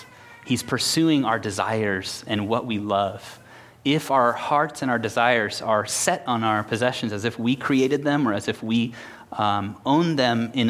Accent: Mexico; now in United States; In a few years, I'll forget that I'm even from Mexico, I'm sure.

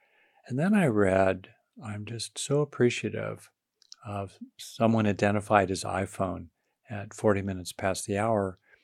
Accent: United States; even though I was born into a fairly modest economic situation as an American

